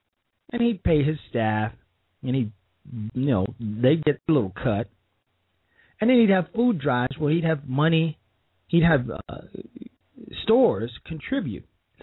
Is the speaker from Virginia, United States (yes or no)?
no; Chicago, Illinois, United States; I am a Chicago native. I grew up in Chicago. I grew up approximately 7 blocks from what was then called Operation Breadbasket, later renamed Operation Push.